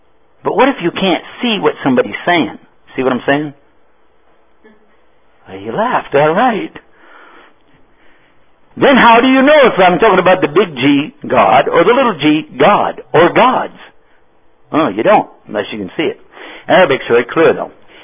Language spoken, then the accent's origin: English; Texas, United States; I'm from Texas, so I'm actually translating everything into English.